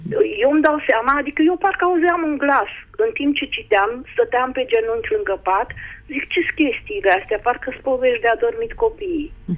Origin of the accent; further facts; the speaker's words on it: Iași, Iași County, Romania; vă sunt din Iași